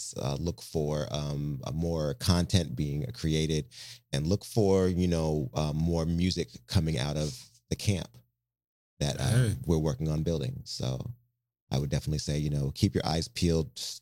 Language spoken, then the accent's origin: English; Portland, United States; And I grew up in Portland where there's plenty of battle rappers that have gone international.